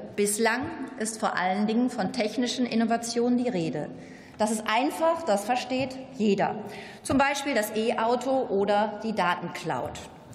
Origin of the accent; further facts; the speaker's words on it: Dortmund, North Rhine-Westphalia, Germany; aus meiner Heimatstadt Dortmund